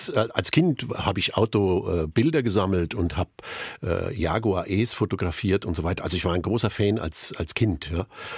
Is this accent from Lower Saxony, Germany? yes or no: no; Lindenberg im Allgäu, Bavaria, Germany; born there; Lindenberg im Allgäu, wo ich geboren bin, das liegt fast 800 Meter hoch. Der Winter war praktisch ein halbes Jahr lang